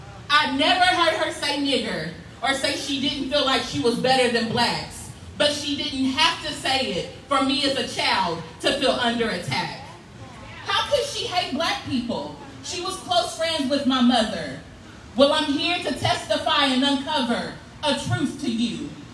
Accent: Rogersville, Alabama, United States; I grew up in Rogersville, Alabama, and this is my experience.

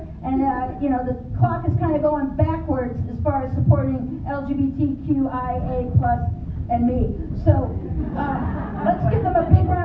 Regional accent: New England, United States; I was brought up in New England.

